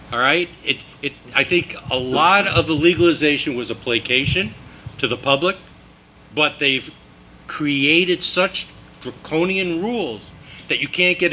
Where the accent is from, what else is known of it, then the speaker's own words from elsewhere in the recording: New Hampshire, United States; oh, come on, I'm from New Hampshire. They're south. They're south of me.